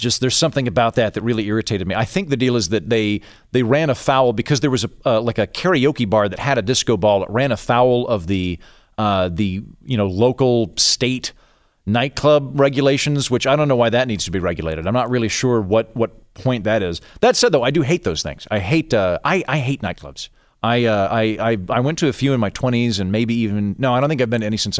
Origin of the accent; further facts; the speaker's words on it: Oklahoma, United States; like when I tell people I'm from Oklahoma and they're like, oh, I've never been.